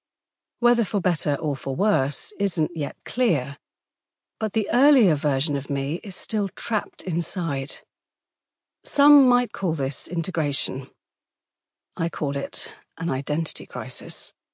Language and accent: English; Damascus, Damascus Governorate, Syria; English is a second language; And every time I say I am from Syria, I feel like I'm standing at a funeral while Syria lies in an open casket and mourners tell me how sorry they are for my loss.